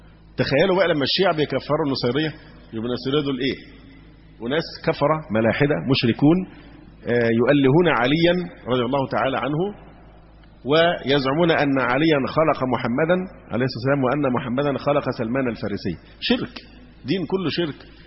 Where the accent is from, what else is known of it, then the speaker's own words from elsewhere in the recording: Egypt; عندنا في مصر